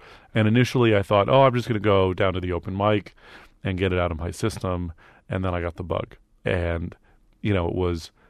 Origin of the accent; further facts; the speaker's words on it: San Francisco, California, United States; I grew up in San Francisco during the comedy boom of the 80s, and was really.